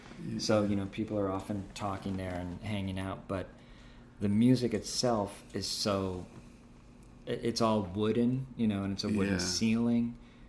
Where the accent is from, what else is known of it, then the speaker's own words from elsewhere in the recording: Brooklyn, New York, United States; I grew up in Brooklyn.